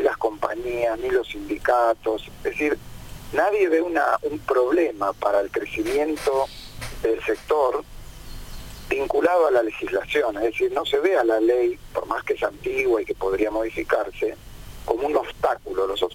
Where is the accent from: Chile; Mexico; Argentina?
Argentina; los 45 millones, no sé ya cuántos somos, de argentinos